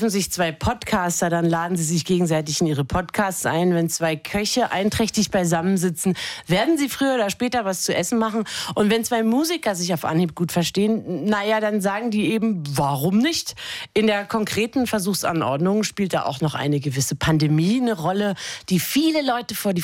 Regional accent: Dresden, Saxony, Germany; born there; Ich bin in Dresden geboren, die sagen Nomo.

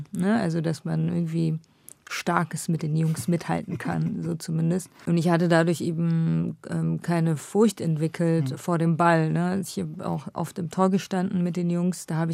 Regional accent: Iraq; moved away; Ich bin als Kurdin aus dem Irak geflüchtet.

